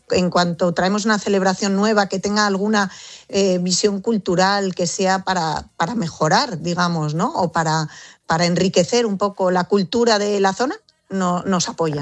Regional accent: Madrid, Community of Madrid, Spain; moved away; Yo soy de Madrid.

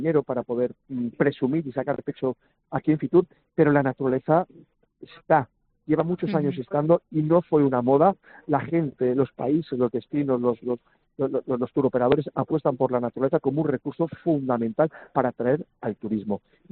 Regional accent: Castile and León, Spain; Pues a mí lo que más me ha sorprendido, y no porque sea mi tierra, que lo es Castilla y León.

